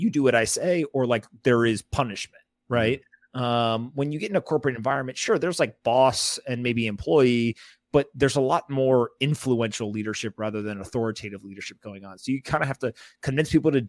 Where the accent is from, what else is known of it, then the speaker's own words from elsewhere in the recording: Raleigh, North Carolina, United States; also born or lived in South Florida; Yeah, I mean, I grew up in Raleigh, North Carolina. I was born in South Florida, but moved when I was, I don't know, 8, 9 years old to North Carolina.